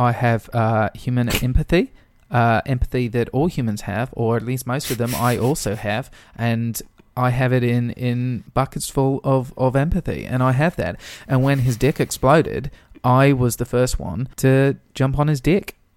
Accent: Swindon, South West England, United Kingdom; No, I'm from Swindon.

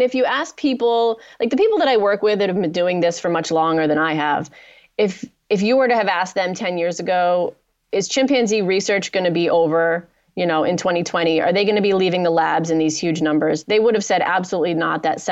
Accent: United States; So am I, and I'm an American.

